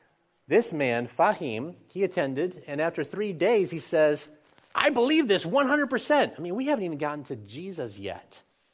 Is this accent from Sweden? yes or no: yes; Sweden; English is a second language; I grew up in Sweden. So I speak Swedish to this Swedish translator to Farsi.